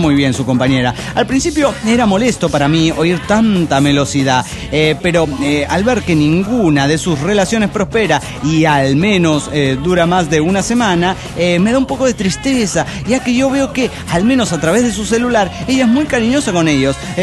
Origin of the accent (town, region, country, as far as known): Mexico City, Mexico